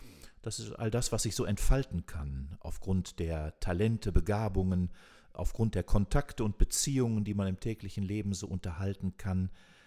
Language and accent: German; Höxter, North Rhine-Westphalia, Germany; born there; ich bin in Höxter geboren, ganz in der Nähe